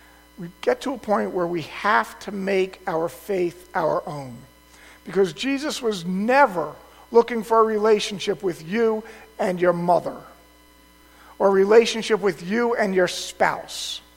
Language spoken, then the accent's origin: English; Toms River, New Jersey, United States; The nice thing about growing up in Tom's River, New Jersey, is that you didn't have any teams, so you got to pick whatever you wanted.